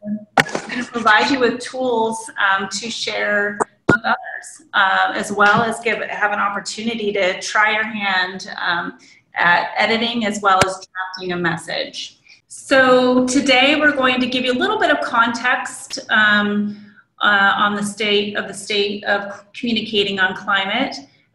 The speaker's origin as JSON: {"language": "English", "region": "California", "country": "United States", "said": "I am from Orange County, California, Southern California, and I see there's at least one person from SoCal on the phone."}